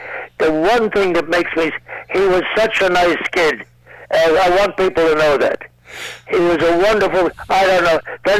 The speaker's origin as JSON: {"language": "English", "country": "France", "said": "I come from France, and in France, we also have a republic like you have."}